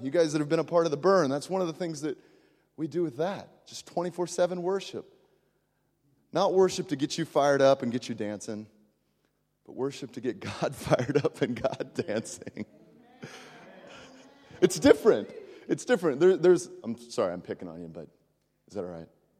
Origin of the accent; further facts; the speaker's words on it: United States; I mean, I'm from America. Similar to the UK, we have programs in the church for everything.